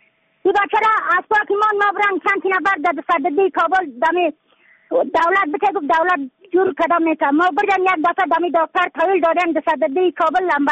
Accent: Badakhshan, Afghanistan; از بدخشان هستم، مرکز بدخشان، ولسوالی اقل پایان

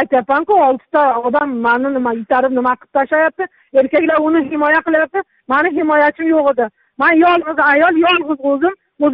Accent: Jizzakh, Jizzakh Region, Uzbekistan; sen qo'qonlik bo'lsang, men jizzaxlikman dedim.

